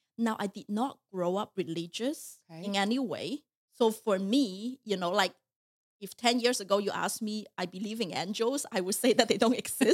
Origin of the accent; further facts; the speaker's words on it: China; English is a second language; And I literally came into this world and also born and raised in China as a female.